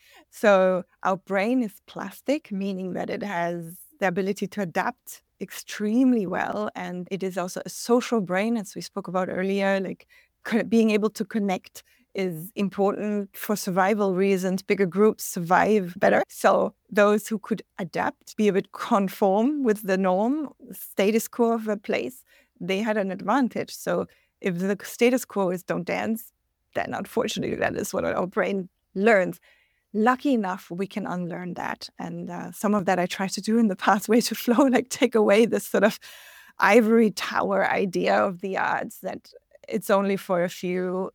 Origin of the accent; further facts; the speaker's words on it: Denmark; Denmark, my home country, where that literacy in the arts is much lower